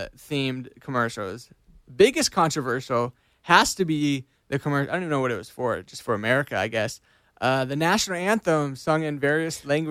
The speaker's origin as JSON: {"language": "English", "town": "Seattle", "region": "Washington", "country": "United States", "said": "Seahawks, because I'm from Seattle."}